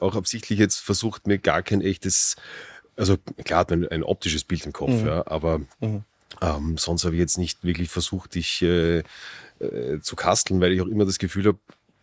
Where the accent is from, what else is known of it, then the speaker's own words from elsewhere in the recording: Vienna, Austria; Also ich bin in Grinzing aufgewachsen, das war natürlich irgendwie naheliegend.